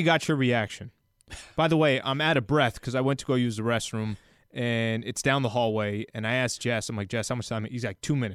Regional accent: San Diego, California, United States; I mean, I'm born and raised in San Diego

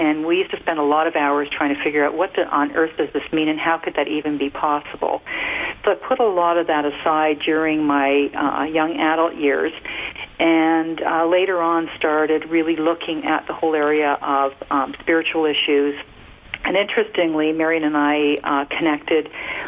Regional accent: Canada; also born or lived in Australia; I was born in Australia and did relocate to Canada in early childhood.

